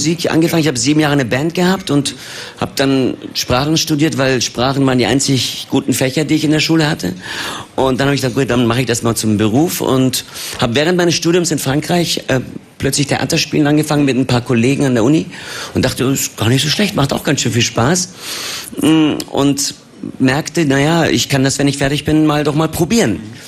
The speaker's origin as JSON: {"language": "German", "country": "Germany", "said": "Aber ich bin Türke aus Deutschland."}